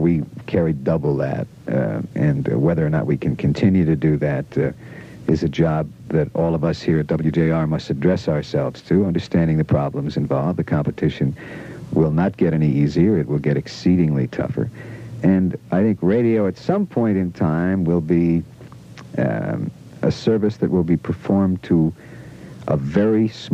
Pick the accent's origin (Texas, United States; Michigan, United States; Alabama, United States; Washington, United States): Michigan, United States; Detroit; Detroit's my hometown. I'm happy here. I think I know the city.